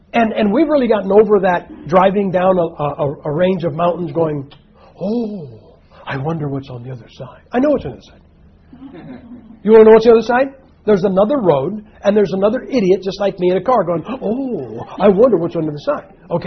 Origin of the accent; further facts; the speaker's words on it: United States; Now, let me explain something, guys. I'm an American.